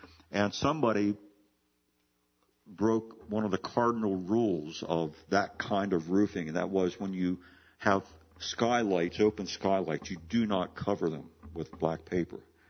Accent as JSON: {"language": "English", "region": "Maryland", "country": "United States", "tie": "born or raised there", "said": "took place in my hometown area back in Western Maryland years ago."}